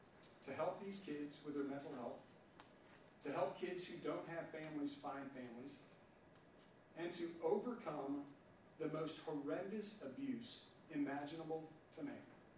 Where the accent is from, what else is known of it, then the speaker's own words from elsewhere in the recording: New Haven, Indiana, United States; I grew up in New Haven. My dad was a preacher. I went to New Haven High School. I came to this university. I went to IU Law School. I got a job in Fort Wayne for an insurance company. I've been here my entire life.